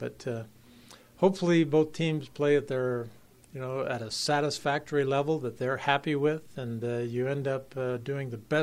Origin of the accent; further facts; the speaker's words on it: Denver, Colorado, United States; I came from Denver and just wasn't familiar very much with it.